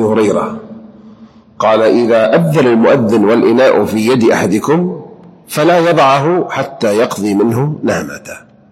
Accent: Mecca, Makkah Province, Saudi Arabia; أذكر وأنا عمري 11 سنة كانت عندنا بالحجاز بمكة

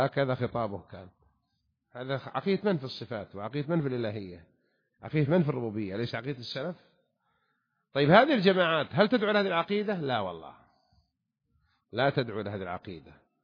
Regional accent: Saudi Arabia; نظام الحكم عندنا في المملكة العربية السعودية

